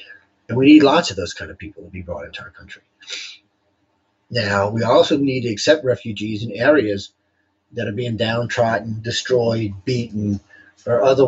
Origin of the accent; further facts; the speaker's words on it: United States; Yeah, I'm a mutt. There ain't even no doubt. But I'm an American.